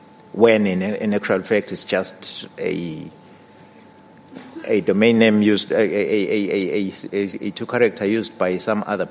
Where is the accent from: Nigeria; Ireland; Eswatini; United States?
Eswatini; from Swaziland.